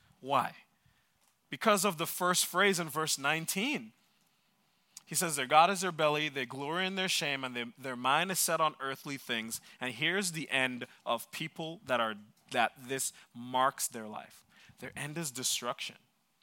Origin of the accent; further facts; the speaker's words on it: Jamaica; now in United States; Except for me, I'm a Jamaican citizen, or I still have a Jamaican passport.